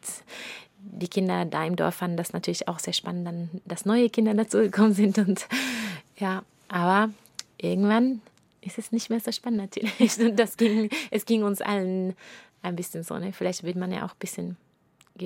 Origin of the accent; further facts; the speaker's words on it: Norway; German is a second language; weil der Gebiet, wo ich aufgewachsen bin, in Norwegen, ist einfach sehr spießig.